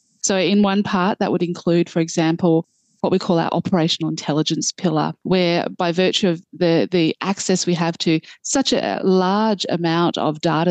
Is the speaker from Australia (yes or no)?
yes; Western Australia, Australia; I'm from Western Australia. That's the biggest part of our economy.